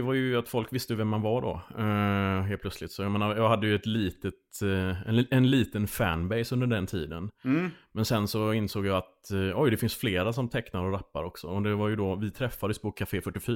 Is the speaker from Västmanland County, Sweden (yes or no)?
no; Landvetter, Västra Götaland County, Sweden; moved away; Jag är uppvuxen i Landvetter.